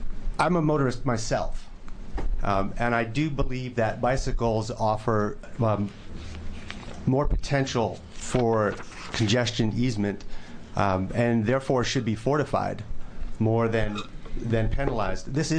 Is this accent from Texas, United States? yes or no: no; Portland, Oregon, United States; I'm from Portland, Oregon